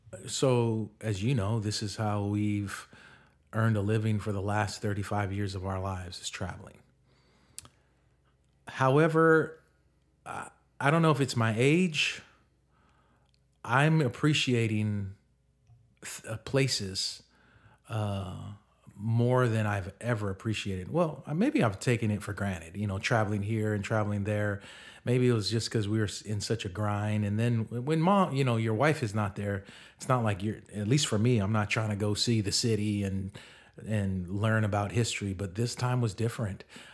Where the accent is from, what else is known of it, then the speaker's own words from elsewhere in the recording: Samoa; me growing up in Samoa, I didn't learn about any of that, let alone American history.